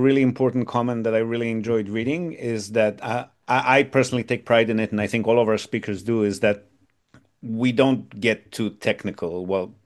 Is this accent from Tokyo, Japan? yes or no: no; Fukuoka, Japan; I know that I'm from Fukuoka, but I talk about, more global Japan stuff.